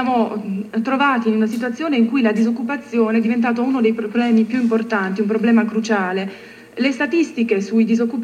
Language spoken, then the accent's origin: Italian; United Kingdom; Io vorrei dire che in Gran Bretagna, il mio paese, essenzialmente ci sono differenze di classe